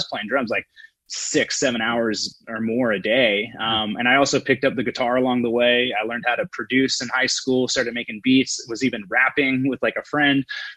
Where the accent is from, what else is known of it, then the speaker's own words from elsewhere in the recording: Santa Rosa, California, United States; I'm from Santa Rosa, just north of San Francisco, up in Sonoma County.